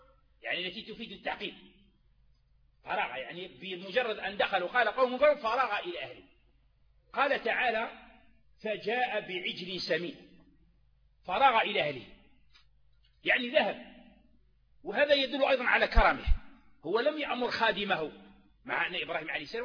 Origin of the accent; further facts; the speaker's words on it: Algeria; احنا عندنا في الصحراء ولا عندنا في غرب الجزائر